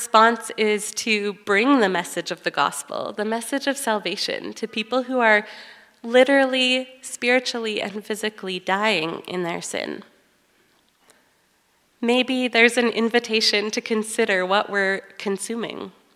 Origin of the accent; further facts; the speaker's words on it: Canada; I'm not from Canada anymore.